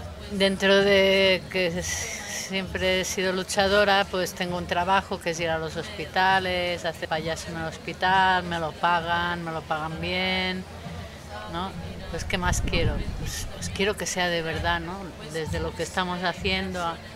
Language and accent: Spanish; Barcelona, Catalonia, Spain; born there; now in Mallorca, Spain; Nací en Barcelona, pero de hace muchos años vivo en la pequeña isla de Mallorca, en el Mediterráneo.